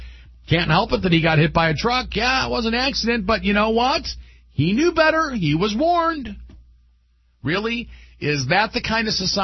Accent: United States; by virtue of being an American, we have certain alienable rights and obligations

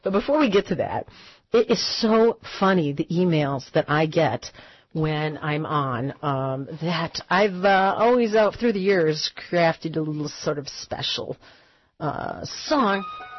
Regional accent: California, United States; I was raised in California when it was popular to say you live there.

